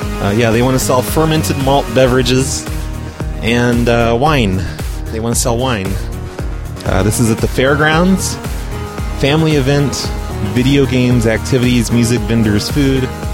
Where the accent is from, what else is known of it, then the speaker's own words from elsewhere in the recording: Oregon, United States; Sorry, I'm from Oregon. Calling from Oregon.